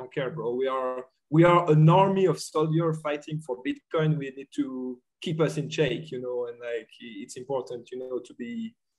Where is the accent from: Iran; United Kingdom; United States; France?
France; accent: French; English is a second language; Sorry for my French accent.